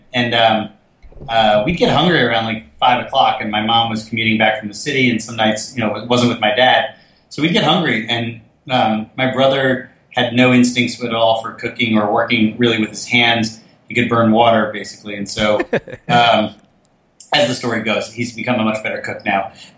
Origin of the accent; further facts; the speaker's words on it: Fort Lee, New Jersey, United States; Parents were divorced. We grew up in Fort Lee, New Jersey.